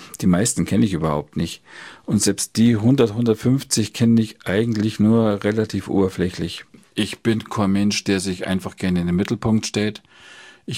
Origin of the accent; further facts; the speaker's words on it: Bayrischzell, Bavaria, Germany; Also ich lebe jetzt schon seit 50 Jahren hier. Ich bin in Bayerischzell geboren und aufgewachsen.